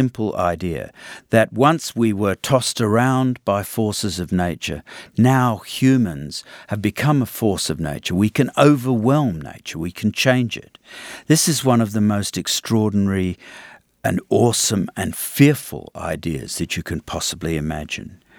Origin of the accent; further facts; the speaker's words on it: Australia; I'm an Australian environmental humanist or historian.